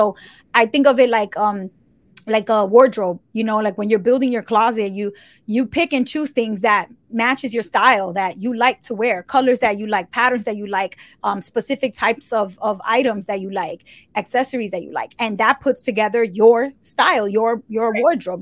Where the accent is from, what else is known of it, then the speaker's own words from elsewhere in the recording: New York City, New York, United States; So my book is kind of a combination of stories of my upbringing and growing up in New York City